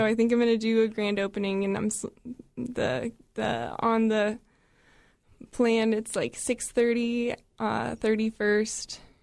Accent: Alaska, United States; I'm from the Matsu Valley.

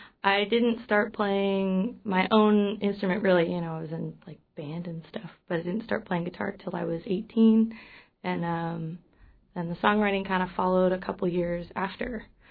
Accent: California, United States; now in Anchorage, United States; I am from Sonoma County, California, yeah.

